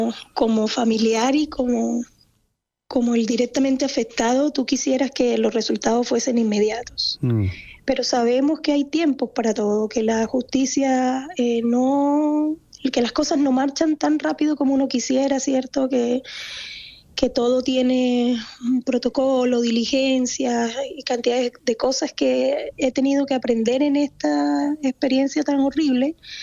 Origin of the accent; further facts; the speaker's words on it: Colombia; now in Chile; yo soy colombiana, mis dos hijos mayores son colombianos, nacidos en Colombia. Nosotros llegamos aquí hace 23 años, yo estoy casada con chileno. Llegamos acá hace 23 años